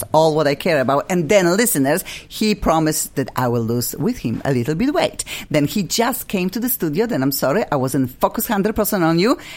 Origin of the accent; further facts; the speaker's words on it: Poland; English is a second language; I am from Poland.